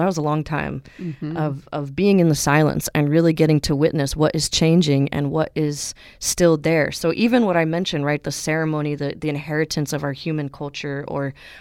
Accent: California, United States; born there; speaking as an American, I was born in California, so are my parents.

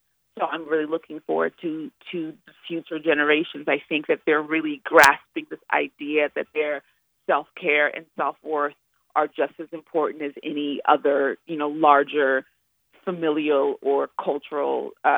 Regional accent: Nigeria; born there; I'm Nigerian by birth

